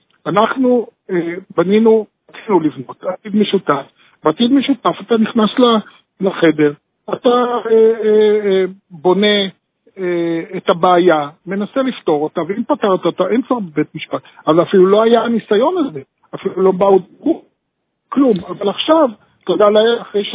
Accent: Haifa, Haifa District, Israel; born there; אני נולדתי בשכונת הדר.

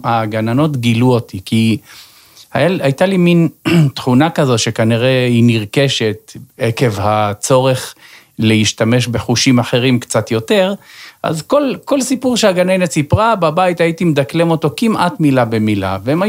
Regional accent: Netivot, Southern District, Israel; כן, נולדתי עיוור, אני בן 58, נולדתי וגרנו בנתיבות.

